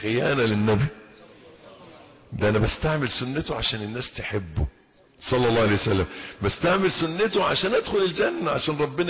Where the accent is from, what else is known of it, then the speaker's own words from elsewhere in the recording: Egypt; يعني يبدو ان الظاهرة دي مش موجودة عندنا في مصر الحمد لله.